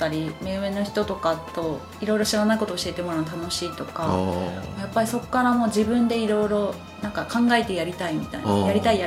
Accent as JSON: {"language": "Japanese", "region": "Kyushu", "country": "Japan", "tie": "born there", "said": "九州生まれなんでやっぱり男の人の後ろ散歩逆手ついてきなさいみたいなことを言われるわけですよ"}